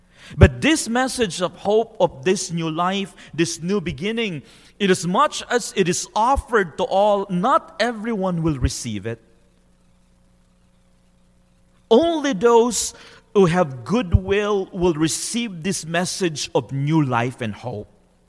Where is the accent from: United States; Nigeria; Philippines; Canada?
Philippines; It's particularly difficult for me as a Filipino.